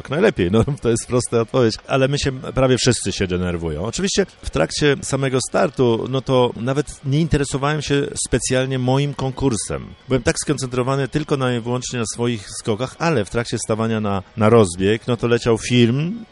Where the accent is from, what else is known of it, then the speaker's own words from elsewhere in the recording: Vilnius County, Lithuania; accent: Vilnius; now in Poland; Ja pochodzę spod Wilna, także te problemy moje w kraju, bo jak jeszcze raz powiedziałem, jak przyjechałem spod Wilna Polak, bo moja rodzina była z Polski cała, a na mnie mówiono Rusek, no to wiadomo, bo ten akcent, nie wiadomo, wileński na początku.